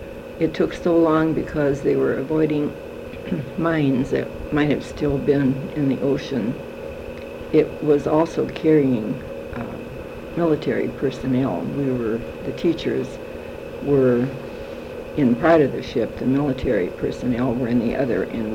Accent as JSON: {"language": "English", "town": "Red Wing", "region": "Minnesota", "country": "United States", "tie": "born or raised there", "said": "I was born and raised in Red Wing, Minnesota. I attended rural school and then was a graduate of the Red Wing High School in 1928."}